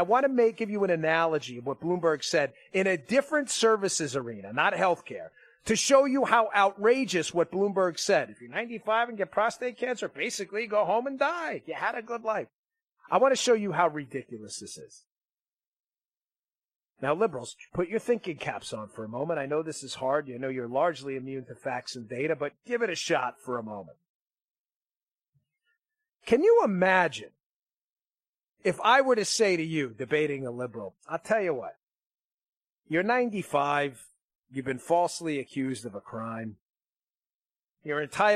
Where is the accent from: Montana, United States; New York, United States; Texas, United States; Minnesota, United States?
New York, United States; Bernie, I just do well because I'm from New York.